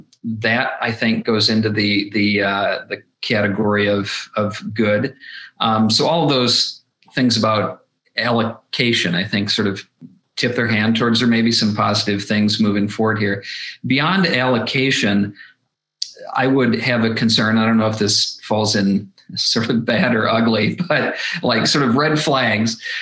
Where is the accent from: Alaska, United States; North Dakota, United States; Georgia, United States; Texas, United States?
North Dakota, United States; I mean, I look at my home state of North Dakota, a lot of investment from rural telephone cooperatives, nonprofit cooperatives, and that's been good for the state of North Dakota.